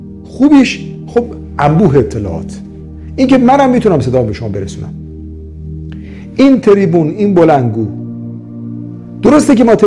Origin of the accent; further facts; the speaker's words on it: Iran; ما ایرانی هستیم و در نهایت انسانیم